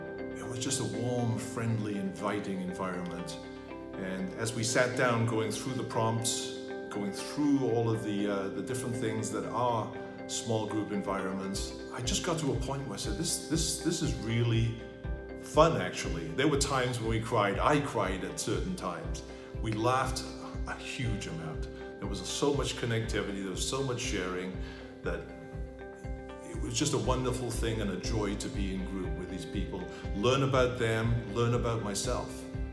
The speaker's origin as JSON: {"language": "English", "region": "Wales", "country": "United Kingdom", "moved": "as an adult", "said": "I'm a Welshman from Great Britain, and I've been here for 40 years. My father was African and an atheist. My mother, Dutch and a lapsed Catholic."}